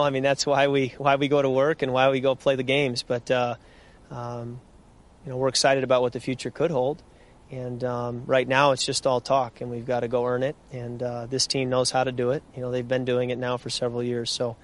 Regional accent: Midwest, United States; I'm originally from the Midwest, so a chance to come back to the Midwest feels like I'm coming home a little bit.

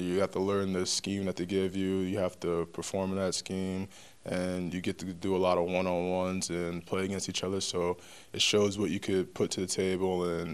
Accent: Long Island, New York, United States; I grew up in Long Island, New York.

